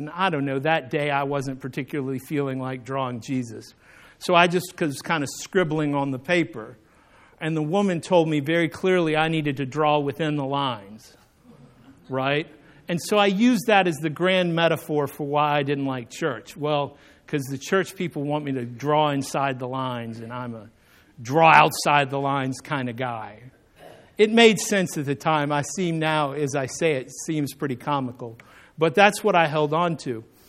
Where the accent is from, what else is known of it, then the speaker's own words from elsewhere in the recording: the South, United States; So I figure, you know, I'm from the South. Fish fries are pretty common, right?